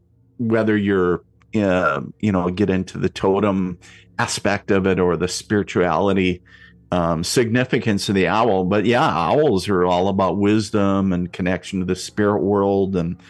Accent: Minnesota, United States; I grew up on the Canadian border in northern Minnesota, little border town up there.

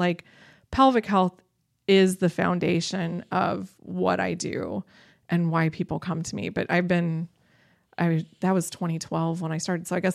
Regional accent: Indiana, United States; now in Seattle, United States; I just wanted to get out of the Midwest. I'm from Indiana originally. So I got out to Seattle working in an orthopedic clinic.

